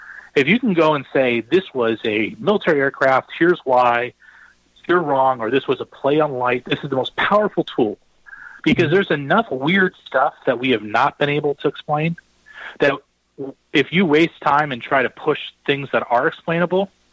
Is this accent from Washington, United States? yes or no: yes; Washington, United States; I'm from the Pacific Northwest. Okay. That's up north of Seattle in Washington.